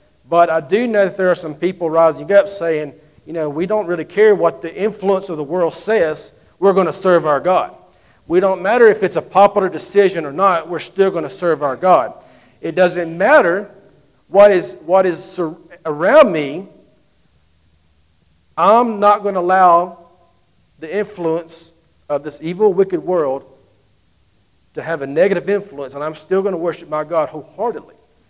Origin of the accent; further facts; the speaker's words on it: Pelham, Alabama, United States; he's from my hometown of Pelham